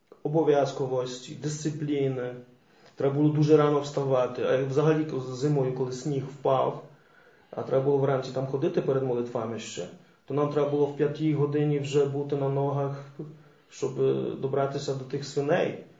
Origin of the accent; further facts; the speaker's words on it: Rzeszów, Subcarpathian Voivodeship, Poland; Я сам із Жешова в Польщі